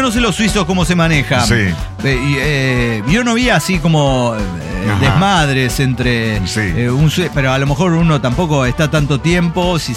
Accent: Guanajuato, Mexico; now in Guasave, Mexico; soy de Guanajuato, estoy viviendo aquí en Guasave, Sinaloa

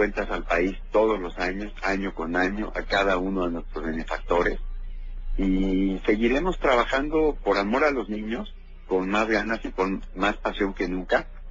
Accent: Mexico

